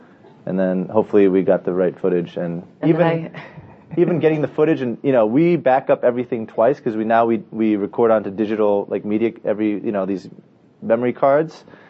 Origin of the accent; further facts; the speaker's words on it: United States; growing up in America, sometimes that gets dismissed or taken advantage of or not even, you know, considered.